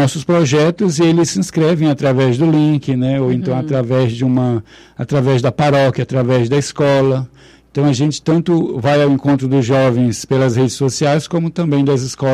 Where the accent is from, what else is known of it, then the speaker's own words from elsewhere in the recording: Cruzeiro do Sul, Acre, Brazil; então eu sou natural aqui de Cruzeiro do Sul, né? E retornei no ano passado.